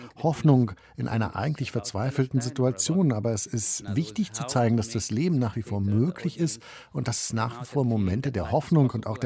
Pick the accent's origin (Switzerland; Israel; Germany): Israel; wir Palästinenser denn eigentlich? Wir leben innerhalb der Grenzen Israels, eines Staates, dessen Pass wir zwar besitzen